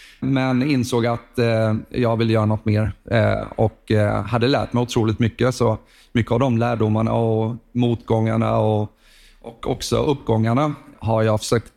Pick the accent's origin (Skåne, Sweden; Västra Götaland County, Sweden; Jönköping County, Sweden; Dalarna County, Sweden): Jönköping County, Sweden; Bankryd; moved away as an adult; Nej, men jag är stolt smålänning från början. Kommer från Jönköping. Från Bankryd faktiskt. Och flyttade till Stockholm för att plugga på juristlinjen.